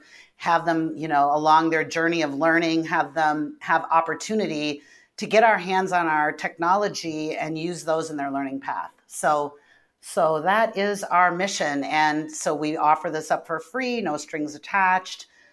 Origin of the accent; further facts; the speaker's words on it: Green Bay, Wisconsin, United States; I grew up in Green Bay, so it's a little bit of an enemy to Chicago when it comes to football